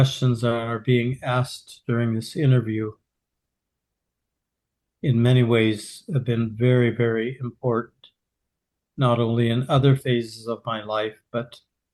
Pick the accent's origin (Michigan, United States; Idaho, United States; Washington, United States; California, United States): Washington, United States; Longview; I was born on Thanksgiving Day of 1950. That happened in Longview, Washington, where I live to this day. So I was born and raised here. The majority of my life, we have been members of the Longview congregation.